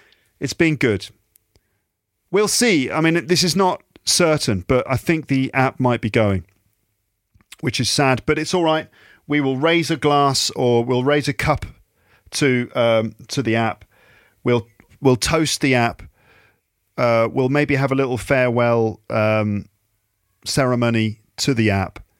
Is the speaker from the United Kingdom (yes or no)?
yes; England, United Kingdom; her mum, my wife, is French. I am English, of course, and our daughter.